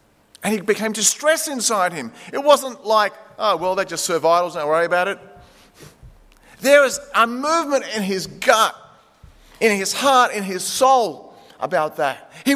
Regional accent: Beverly Hills, New South Wales, Australia; also born or lived in Greece; Told her I was from Beverly Hills. She said, "Well, I lived in Riverwood. I went to Beverly Hills Girls High." And she said, "What's your cultural background?" And I said, "I was born in Greece."

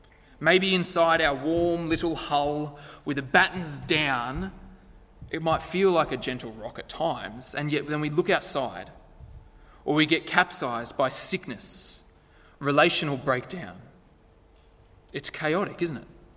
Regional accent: Lithgow, New South Wales, Australia; But me, growing up in Lithgow, the canal was the closest thing we had to the beach.

